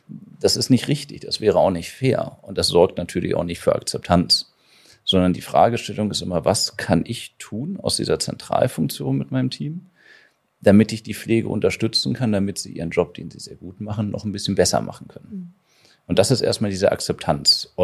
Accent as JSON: {"language": "German", "town": "Hanover", "region": "Lower Saxony", "country": "Germany", "said": "Also ich glaube, wir als Hannoveraner müssen hier gar nicht weit gehen."}